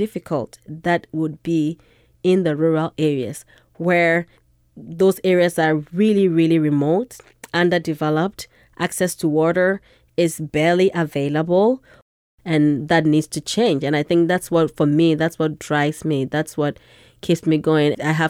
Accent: Ghana; Growing up in Ghana, before I would go to school, I would literally get up in the morning along with my cousins, go sell stuff, soap, oil, something, milk

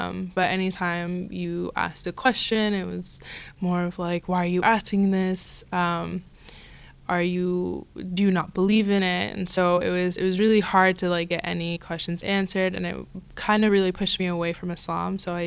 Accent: United States; I grew up mostly in America. I was born and raised here, and we grew up in a very, very conservative town, in a conservative city.

